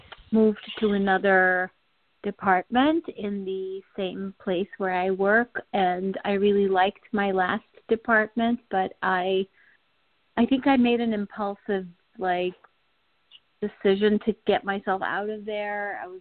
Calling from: New York, United States; From New York.

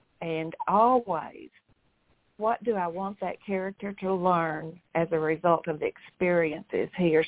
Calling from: Frisco, Texas, United States; I am calling from Frisco, Texas

